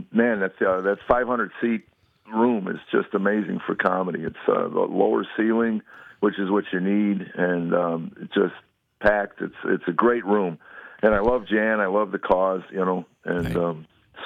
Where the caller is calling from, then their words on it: Nashville, Tennessee, United States; Nashville.